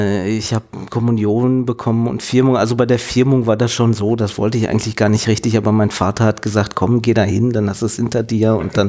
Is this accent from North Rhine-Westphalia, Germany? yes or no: yes; Oberhausen, North Rhine-Westphalia, Germany; ich komme aus Oberhausen, bin jetzt 37 Jahre alt und seit 2010 bin ich bei den Kapuzinern.